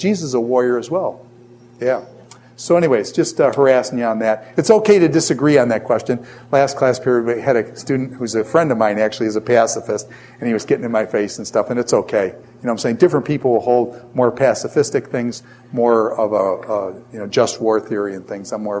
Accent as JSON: {"language": "English", "region": "New York", "country": "United States", "tie": "born or raised there", "said": "I grew up in New York. And in New York, they have potholes that are so big they will like eat your car."}